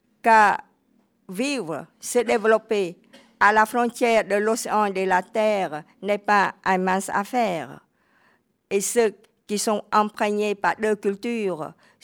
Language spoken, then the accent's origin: French; France; car les autres sont là, chez nous, en France.